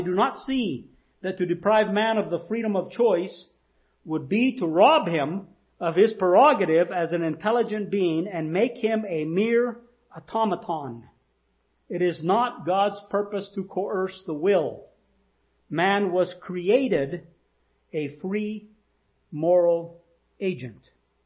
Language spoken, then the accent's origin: English; Green River, Wyoming, United States; I mean, I'm on Facebook with where I grew up in Green River, Wyoming.